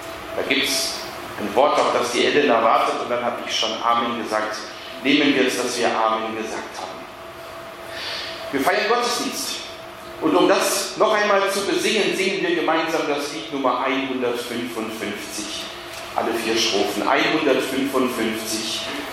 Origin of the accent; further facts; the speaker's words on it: Baden-Württemberg, Germany; Ich bin im Schwäbischen groß geworden